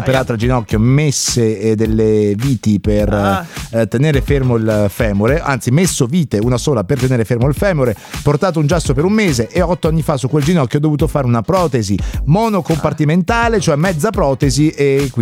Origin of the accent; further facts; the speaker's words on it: Padua, Veneto, Italy; vengo da Padova. Ciao. Ho 9 anni